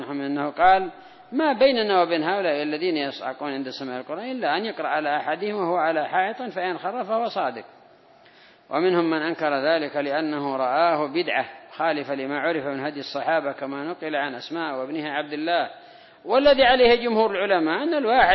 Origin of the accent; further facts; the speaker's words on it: Yemen; أما عندنا في اليمن ما هو معدن